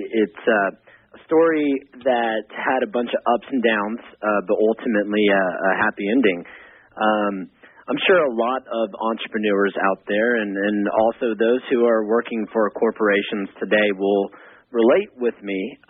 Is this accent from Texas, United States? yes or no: yes; Houston, Texas, United States; also born or lived in New York; And so I moved from New York back home to where I grew up, which was Houston, Texas, and started this company with my best friend.